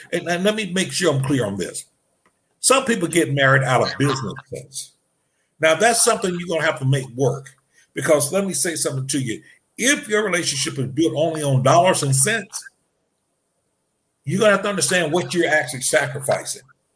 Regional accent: Alabama, United States; I'm rooting for everything out of Alabama. Why? Because I'm from Alabama.

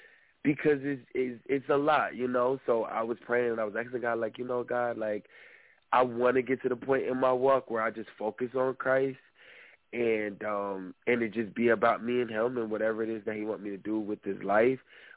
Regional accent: Trenton, New Jersey, United States; I'm actually from Trenton, New Jersey

